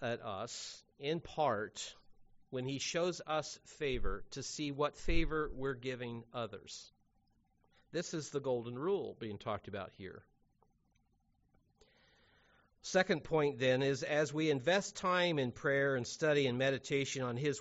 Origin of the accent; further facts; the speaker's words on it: Cincinnati, Ohio, United States; I have zero friends that I grew up with in Cincinnati that still attend.